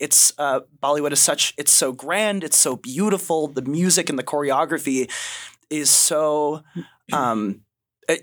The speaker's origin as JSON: {"language": "English", "region": "Washington", "country": "United States", "tie": "born or raised there", "said": "Just growing up in Washington, it was a very Caucasian high school, a very Caucasian school district."}